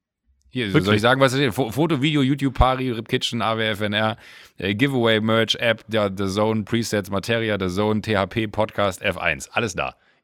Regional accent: Gangelt, North Rhine-Westphalia, Germany; bei uns irgendwie in Gangelt in Deutschland, also in NRW, da Heinsberg, das ist bei mir die Ecke, da wo ich groß geworden bin.

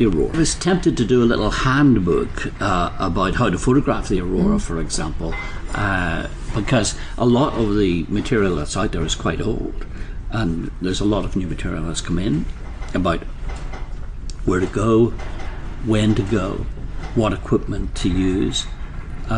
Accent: Northern Ireland, United Kingdom; I was brought up in Northern Ireland, which is latitude 55 degrees north.

